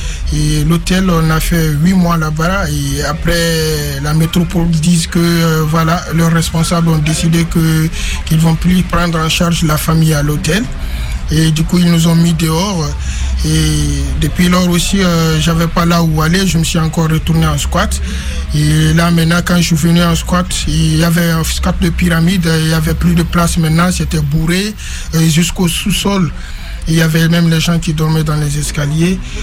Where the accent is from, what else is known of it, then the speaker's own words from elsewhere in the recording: Guinea; moved away as an adult; now in France; Je suis né en 1990. Je viens de la Guinée-Conakry. Je suis rentré en France en 2019